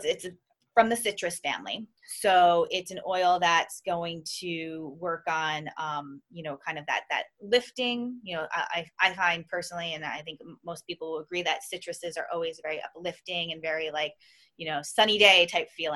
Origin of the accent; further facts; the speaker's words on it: New York, United States; yeah, I'm New Yorker.